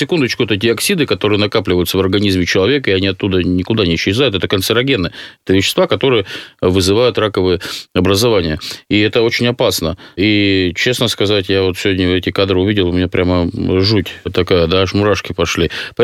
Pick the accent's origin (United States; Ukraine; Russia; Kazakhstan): Russia; Chelyabinsk, Chelyabinsk Oblast; вот поверьте мне, я из Челябинска, я знаю